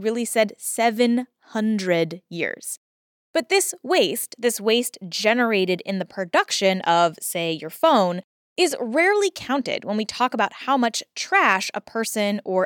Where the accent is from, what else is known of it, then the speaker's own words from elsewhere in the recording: New Jersey, United States; she was hanging out on the shores of my home state, New Jersey.